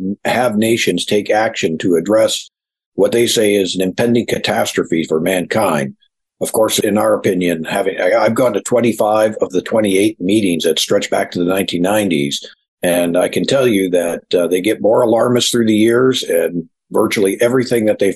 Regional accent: Buffalo, New York, United States; As a matter of fact, I'm originally from Buffalo, New York, and I took that coming ice age rather seriously.

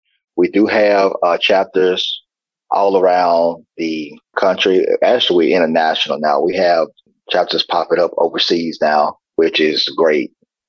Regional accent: Mississippi, United States; I just wanted to get away from the little country town I grew up in Mississippi.

